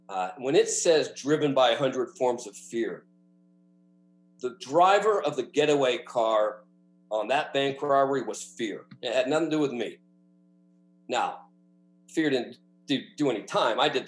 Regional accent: Stockton, California, United States; I'm from Stockton, California. If anyone's from California and you know Stockton, it's a great place to be from.

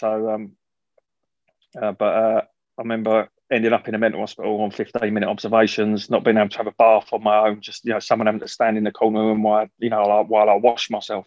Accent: East of England, United Kingdom; I grew up in Leafy, Hertfordshire. You can only really score on Thursdays, Fridays and Saturdays.

